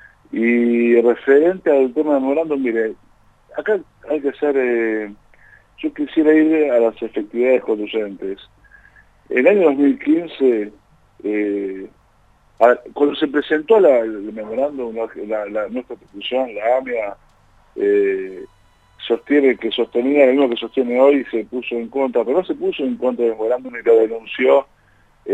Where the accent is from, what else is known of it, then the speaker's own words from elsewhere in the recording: Argentina; tanto el pueblo judío como los argentinos somos pueblos resilientes